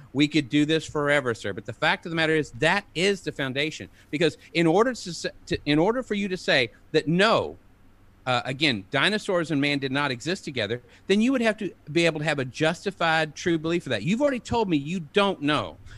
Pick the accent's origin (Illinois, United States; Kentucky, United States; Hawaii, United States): Kentucky, United States; I'm from Eastern